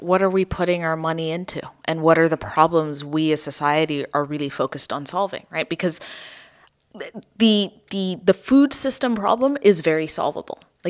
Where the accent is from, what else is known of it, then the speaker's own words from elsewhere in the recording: Ethiopia; I grew up in Ethiopia in the 80s.